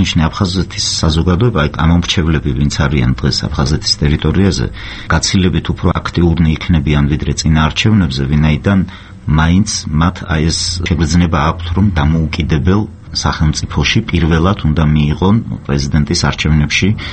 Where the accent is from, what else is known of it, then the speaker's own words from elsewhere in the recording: Sokhumi, Abkhazia, Georgia; მე თვითონ სოხუმელი ვარ